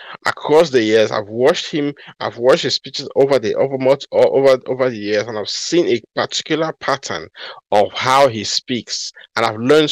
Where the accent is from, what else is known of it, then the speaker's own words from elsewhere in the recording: New York, United States; I know as a New Yorker, they always say that New Yorkers speak so fast.